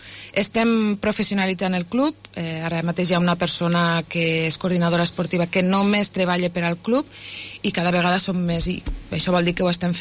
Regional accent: Lleida, Catalonia, Spain; Nosaltres som de Balàfia.

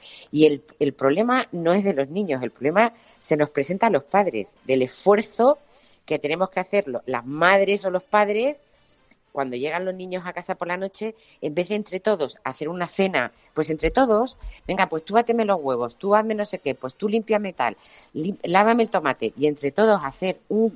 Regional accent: Yecla, Region of Murcia, Spain; En mi pueblo, en Yecla, en la provincia de Murcia, que ya sabéis que soy de allí, murcianica

